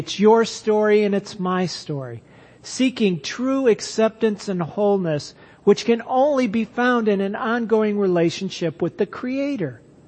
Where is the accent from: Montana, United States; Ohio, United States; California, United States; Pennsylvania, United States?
Ohio, United States; Cleveland; also born or lived in Columbus; I was born in Columbus, Ohio, and around 2 years old, my family moved to Cleveland.